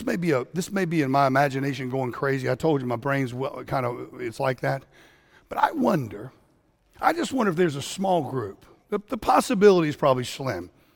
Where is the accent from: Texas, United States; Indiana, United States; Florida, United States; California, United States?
Florida, United States; Now, I grew up in South Florida where if you want to be executed back in the day, that's where you went.